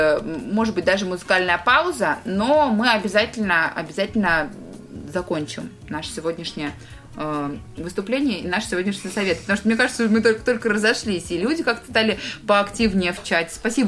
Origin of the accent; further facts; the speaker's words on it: Kolomna, Moscow Oblast, Russia; в моем родном городе, в Коломне